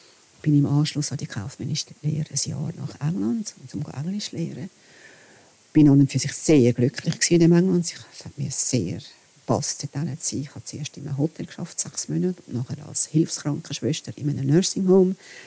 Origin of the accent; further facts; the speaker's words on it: Wallisellen, Zurich, Switzerland; ich bin in Wallisellen aufgewachsen und das ist ja sehr nah zum Flughafen Kloten.